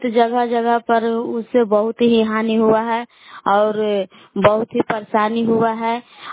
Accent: Bilas, Bihar, India; मैं ग्राम बिलास जिला कैमूर भभुआ के रहने वाली हूँ।

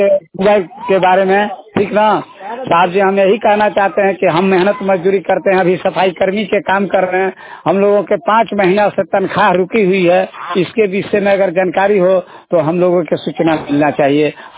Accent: Saraiya, Bihar, India; हम ग्राम सरैया के रहने वाले हैं, जिला रोहतास, थाराम झोर, ग्राम सरैया।

